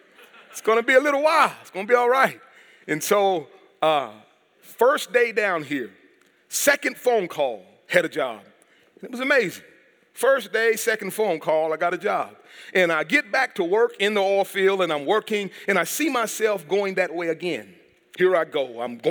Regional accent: Brownwood, Texas, United States; So we're from Brownwood. I just want to give you a little background about me and about us. We lived in Brownwood, Texas.

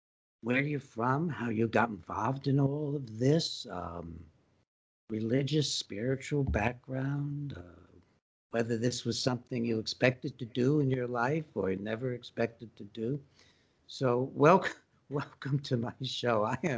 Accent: Long Island, New York, United States; That's on Long Island, folks. I grew up in Long Island.

